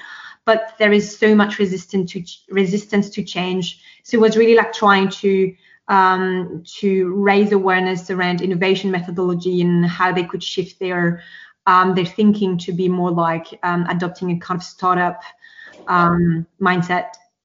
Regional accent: Toulouse, Occitania, France; born there; English is a second language; now in Paris, France; I'm French. I was born in Toulouse, but I spent, like I would say, most of my adult life in Paris, which I love.

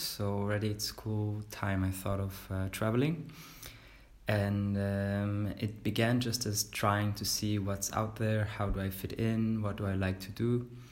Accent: Northern District, Israel; also born or lived in Central Israel; I come from Israel. I was born in a small kibbutz in the north, and around high school I moved to the center of Israel.

